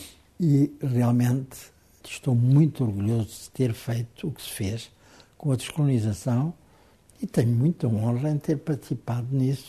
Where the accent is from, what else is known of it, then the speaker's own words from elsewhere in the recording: Angola; Sou de Angola. Sou a favor de Angola e da independência de Angola